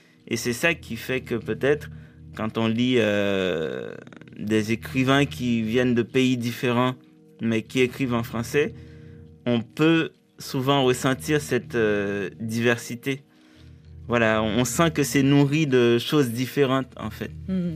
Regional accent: Haiti; Mais je suis haïtien aussi.

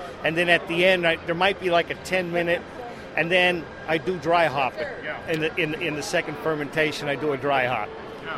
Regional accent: Frackville, Pennsylvania, United States; from Frackville, Pennsylvania.

